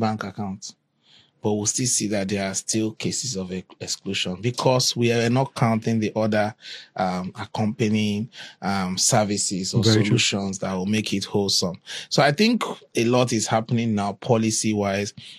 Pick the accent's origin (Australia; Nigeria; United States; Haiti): Nigeria; Kaduna, Kaduna State; I was born in Kaduna. I lived over 24 years there. Started my career in Kano and Katsina down to Abuja. So it's been a journey around the north.